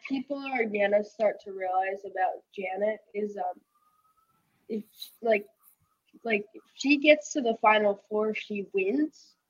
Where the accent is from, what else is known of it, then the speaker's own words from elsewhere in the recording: New York, United States; I'm your fellow New Yorker too.